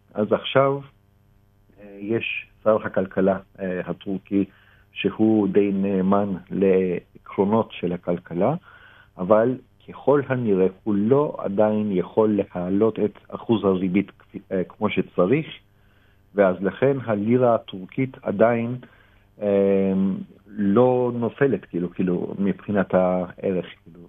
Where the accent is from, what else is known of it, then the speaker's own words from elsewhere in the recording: Turkey; now in Israel; אני מן הסתם נולדתי שם, כן. גדלתי שם.